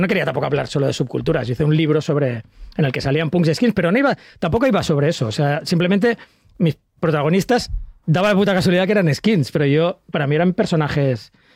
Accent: Sant Boi de Llobregat, Catalonia, Spain; No, y aparte vengo de San Boy. Todo cerraba a las 9.

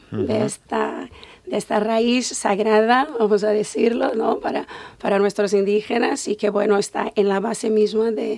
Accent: Bahia, Brazil; vengo de Bahía, y bueno, y es eso, nosotros estamos muy familiarizados con estas recetas

